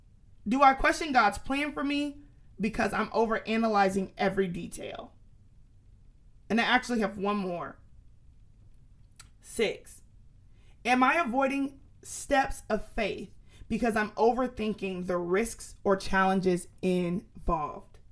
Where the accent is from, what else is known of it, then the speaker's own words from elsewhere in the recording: Florida, United States; I'm so Florida, I said jit. I'm from Florida for real now.